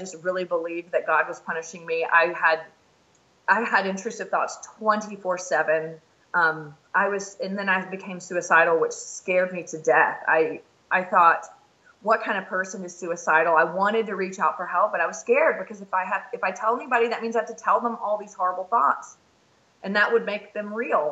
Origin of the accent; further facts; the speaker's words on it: the South, United States; My dad is a minister and I grew up in the South.